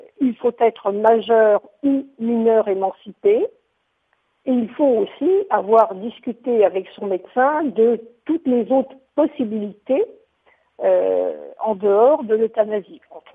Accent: France; je suis française et donc concernée aussi par ce qui se passe en France.

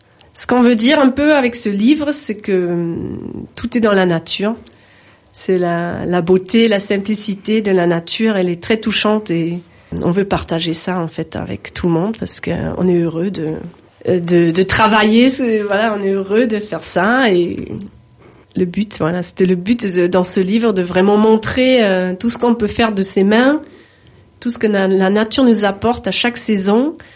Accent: Schaffhausen, Switzerland; French is a second language; Moi, je suis suisse-allemande, je viens de Schaffhausen, au nord de Zurich, un endroit que personne connaît.

